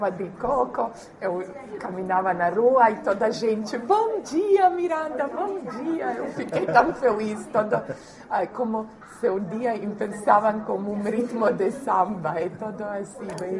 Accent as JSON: {"language": "Portuguese", "country": "Croatia", "second_language": "Portuguese", "said": "Porque eu morei no Brasil, mas meu português não é muito bem agora, porque eu morei no Brasil em 2005 e já são vários anos que eu não falo português."}